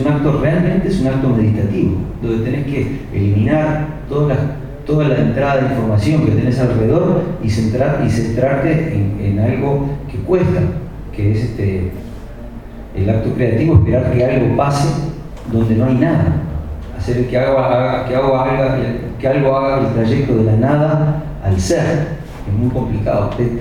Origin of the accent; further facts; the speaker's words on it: Uruguay; yo ni oculto que soy uruguayo, ni mucho menos, ni tampoco hago un esfuerzo porque ya lo tengo dentro. Es decir, tengo este acento